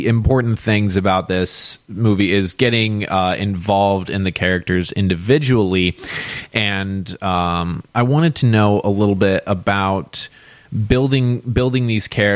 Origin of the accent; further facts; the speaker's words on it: United States; sometimes growing up in America, you can have such a, you know, myopic view of how things are.